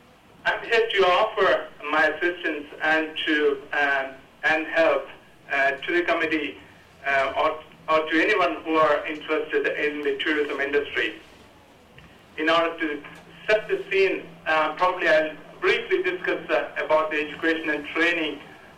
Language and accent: English; Austria; also born or lived in India; I was born in India, but more or less grew up in Austria, where I spent many years throughout my life.